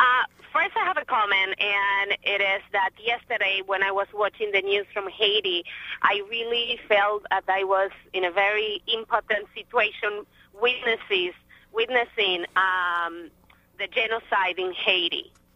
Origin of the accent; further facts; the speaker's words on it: Argentina; English is a second language; and I'm from Argentina, so I live there, and I know, you know, what you were talking about before.